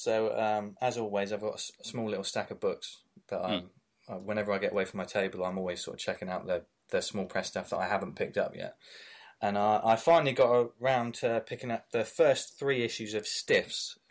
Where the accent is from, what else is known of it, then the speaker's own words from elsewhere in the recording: Bath, South West England, United Kingdom; And I'm from Bath. I live in Bath.